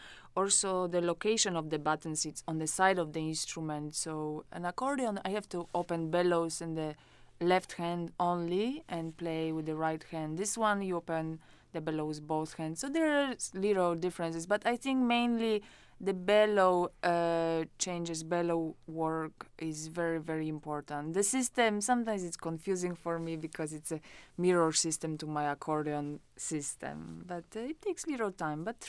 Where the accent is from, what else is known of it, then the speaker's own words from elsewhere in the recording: Poland; I'm Polish.